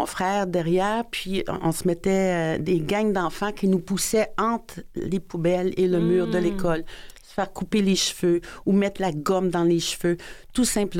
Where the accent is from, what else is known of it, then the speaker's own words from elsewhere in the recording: Greenwood, Nova Scotia, Canada; Oui, je viens de Greenwood. Nouvelle-Écosse, mon père était dans les forces armées.